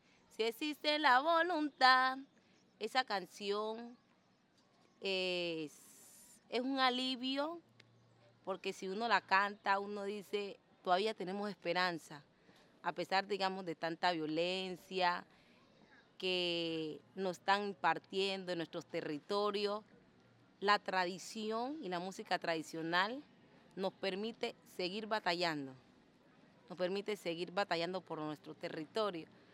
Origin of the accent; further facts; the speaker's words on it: Guapi, Cauca, Colombia; venir acá a mi pueblito en las fiestas decembrinas, eso es una cosa de loco, porque el que no es guapireño se vuelve guapireño